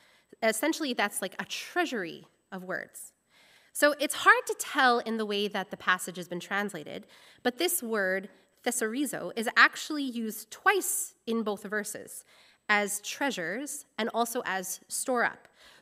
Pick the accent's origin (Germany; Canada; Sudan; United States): Canada; Alberta; now in British Columbia, Canada; I'm from Alberta. There are no rats there.